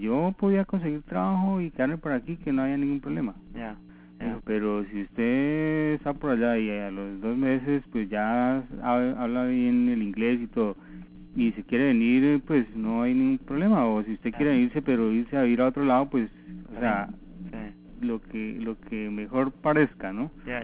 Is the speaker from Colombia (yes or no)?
yes; Bogotá, Bogotá D.C., Colombia; now in Saskatoon, Canada; yo llegué el mismo día que me vine de Bogotá, llegué hasta aquí a Saskatoon.